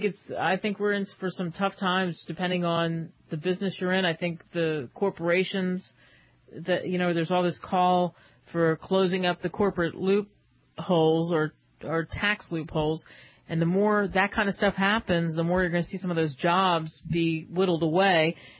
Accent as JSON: {"language": "English", "country": "United States", "said": "You know, I always pinch myself that I'm an American."}